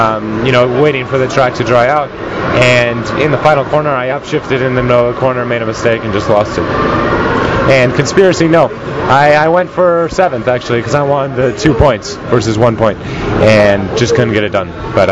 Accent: United States; I'm coming over here as an American, and it's very rare. I think there's three of us right now.

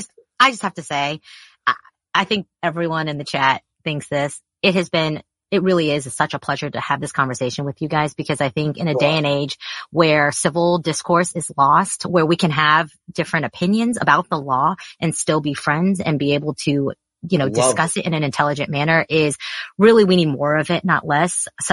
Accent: Texas, United States; You know I'm a Texan.

